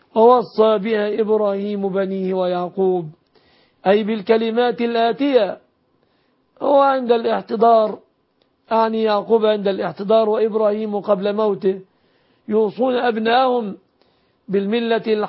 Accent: Egypt; بلادنا مصر

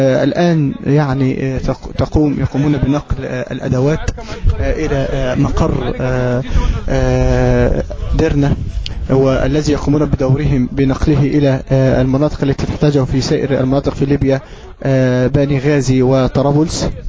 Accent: Egypt; نحن إخوانكم من مصر

